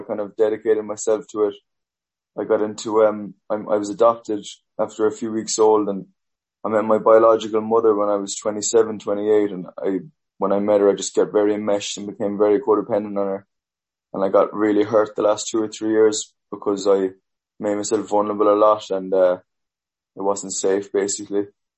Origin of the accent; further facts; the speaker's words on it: Maryland, United States; I'm from Maryland.